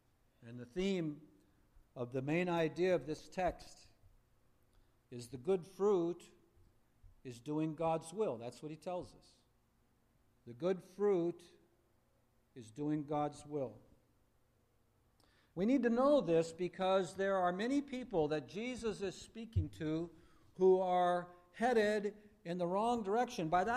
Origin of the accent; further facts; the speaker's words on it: West Coast, United States; I like forests, and I like hills and mountains, too, because, you know, I was raised in the West Coast.